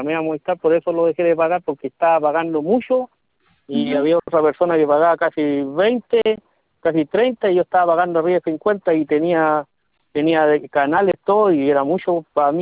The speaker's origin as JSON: {"language": "Spanish", "town": "Mejillones", "region": "Antofagasta", "country": "Chile", "said": "Yo en este momento estoy acá en Antofa trabajando. Yo soy"}